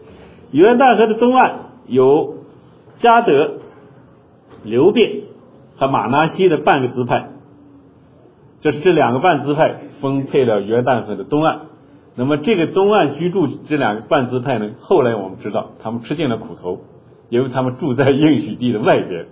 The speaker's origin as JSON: {"language": "Chinese", "country": "China", "said": "对我们中国人就尤其简单"}